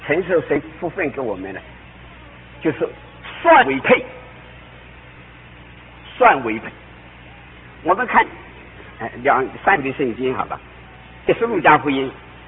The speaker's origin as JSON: {"language": "Chinese", "country": "China", "said": "我们大陆人都不懂啊"}